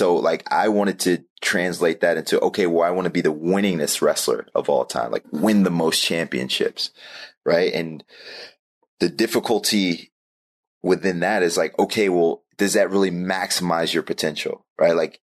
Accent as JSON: {"language": "English", "region": "New Jersey", "country": "United States", "said": "and we're in the Midwest. My wife's from New York. I'm from New Jersey."}